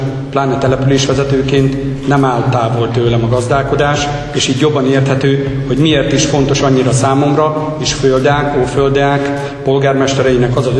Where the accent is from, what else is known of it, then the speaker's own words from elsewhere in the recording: Gádoros, Békés, Hungary; Jó magam egy Békés vármegyei településről, Gádorosról származom.